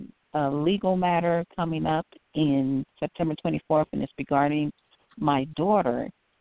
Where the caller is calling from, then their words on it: Illinois, United States; I'm calling from Illinois.